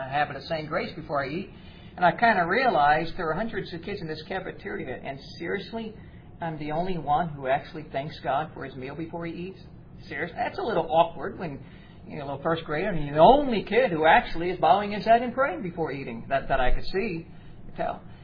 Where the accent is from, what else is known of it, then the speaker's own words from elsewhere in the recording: United States; Let's face it, growing up in America, it's pretty easy to be a Christian.